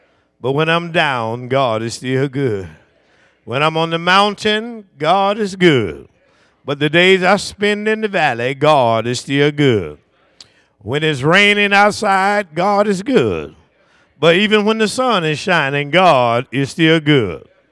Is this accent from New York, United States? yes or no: no; Tallahassee, Florida, United States; the funeral is Tuesday in Tallahassee, Florida, my hometown and our home church